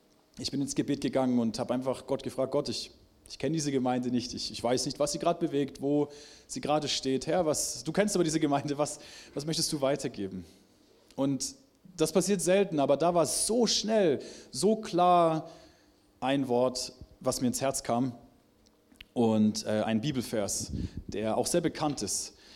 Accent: Reutlingen, Baden-Württemberg, Germany; Also ich komme ja unten aus dem Tal da, aus Reutlingen

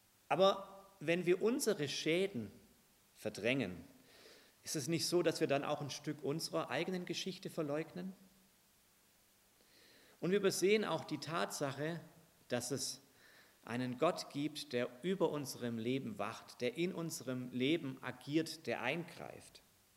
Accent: Baden-Württemberg, Germany; Hey, als Schwabe, da brauchen wir die einfach.

